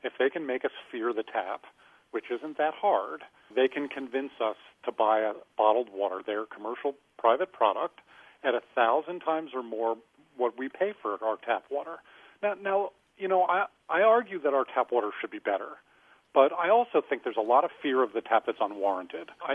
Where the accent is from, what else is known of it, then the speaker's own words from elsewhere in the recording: New York City, New York, United States; I grew up in New York City originally, a city that has a wonderful public water supply.